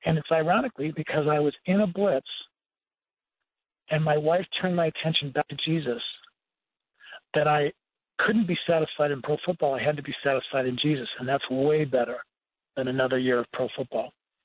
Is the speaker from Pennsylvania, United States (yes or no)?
no; Seattle, Washington, United States; the Seahawks finally had a quarterback get hurt, and that's my hometown.